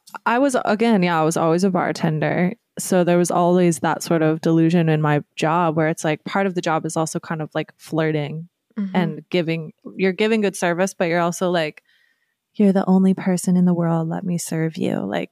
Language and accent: English; Midwest, United States; you think back to growing up in the Midwest in the US